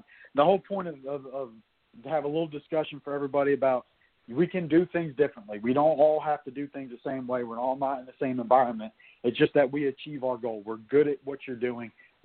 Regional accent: New Jersey, United States; I'll be up in New Jersey, in my hometown where I first started out at in November

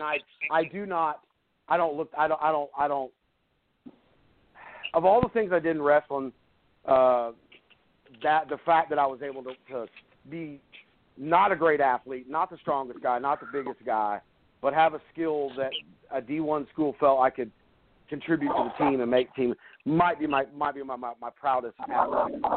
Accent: Denver, Colorado, United States; I'm not a Cowboys fan. I'm a Broncos fan. Growing up in Denver.

